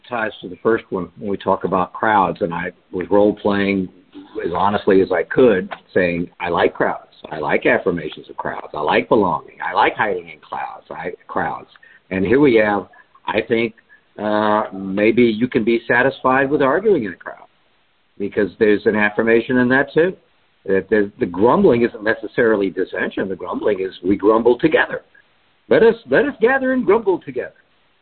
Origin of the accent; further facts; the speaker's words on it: United States; Yeah, I'm an American. I can literally fill my belly anytime I want to, I think.